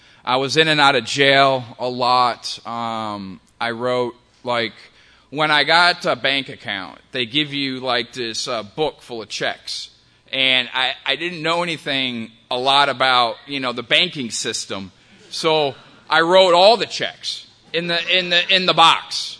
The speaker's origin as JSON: {"language": "English", "town": "Rochester", "region": "New York", "country": "United States", "said": "So I had a normal childhood. I'm from Rochester, New York. It's, it's a long way from here"}